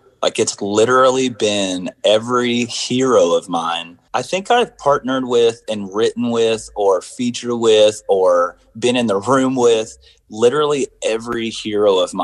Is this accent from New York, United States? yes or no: no; Myrtle Beach, South Carolina, United States; also born or lived in Dallas / Charleston; But we were there for a short stint, and then we moved to Myrtle Beach. And I grew up there till about 15, Dirty Myrtle. And then we moved to Charleston.